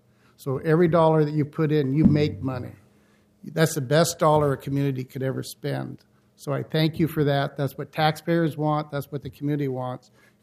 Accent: Portland, Oregon, United States; I grew up in North Portland. My parents were a welfare family.

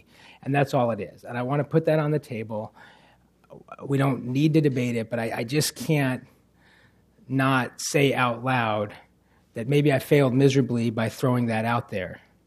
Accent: Portland, Oregon, United States; I grew up in Northeast Portland before it gentrified.

